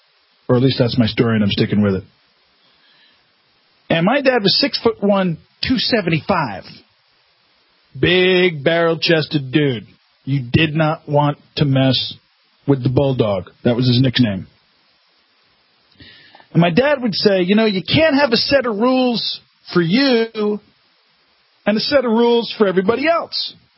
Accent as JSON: {"language": "English", "town": "New York City", "region": "New York", "country": "United States", "said": "God bless America, New York City's the greatest city in the world. I'm from New York. I'm a little jaded, a little biased."}